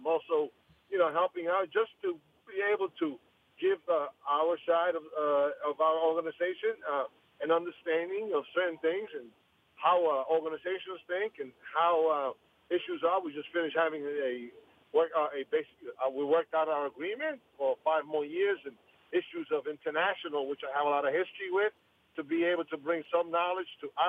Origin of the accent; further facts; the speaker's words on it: New York City, New York, United States; I am back in New York, as you know, as a New Yorker. Once a New Yorker, always a New Yorker.